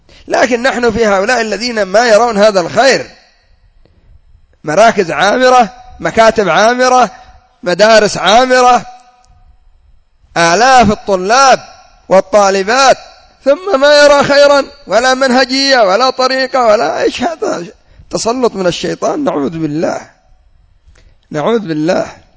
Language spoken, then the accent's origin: Arabic; Yemen; بالذات عندنا في اليمن يموت قبل أن يجد البروفيسور هذا.